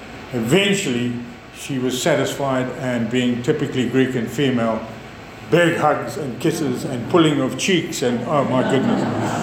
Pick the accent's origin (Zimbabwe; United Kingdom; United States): Zimbabwe; No, I'm actually from Rhodesia.